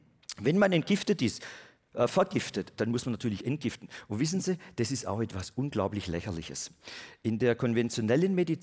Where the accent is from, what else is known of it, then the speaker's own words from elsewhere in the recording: Baden-Württemberg, Germany; Ich bin Schwabe.